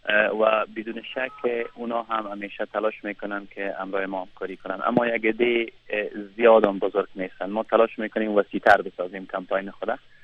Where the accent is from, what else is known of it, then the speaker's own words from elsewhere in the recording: Afghanistan; من از یک شهروندی که در افغانستان زندگی میکنیم یا از افغانستان هستیم.